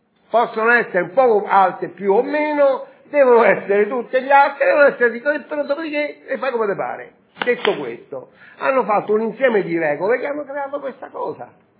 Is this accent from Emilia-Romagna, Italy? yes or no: no; Rome, Lazio, Italy; Noi, in particolare in quanto romani, ma in genere per estensione in quanto italiani